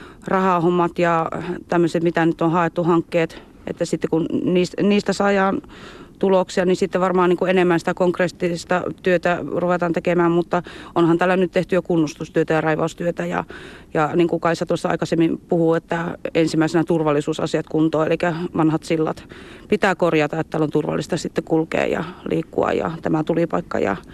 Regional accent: Kokkola, Central Ostrobothnia, Finland; moved away; mä oon itse Kokkolasta tänne muuttanut aikoinaan

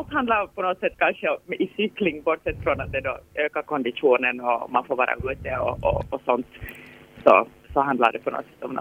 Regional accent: Sipoo, Uusimaa, Finland; Jag cyklar en hel del liksom allt mellan ända fram liksom till Sibbo där jag kommer ifrån.

